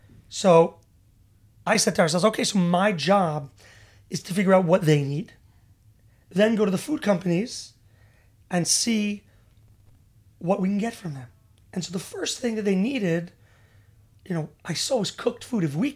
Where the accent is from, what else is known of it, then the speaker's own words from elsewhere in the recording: New York, United States; And I grew up in New York.